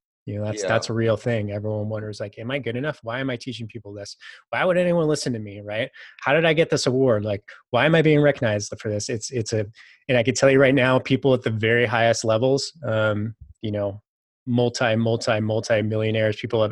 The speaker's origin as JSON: {"language": "English", "town": "Saratoga", "region": "California", "country": "United States", "tie": "born or raised there", "said": "my dad bought the house when I was born in Saratoga, California for something like $100,000."}